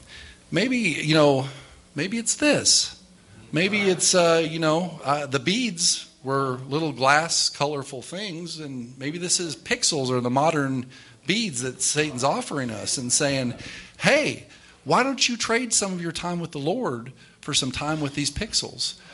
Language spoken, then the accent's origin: English; South Dakota, United States; I grew up in South Dakota, in a Message church out there. And out in South Dakota, there's a lot of Native Americans, the Dakota Sioux, the Lakota Sioux, and the Nakota Sioux.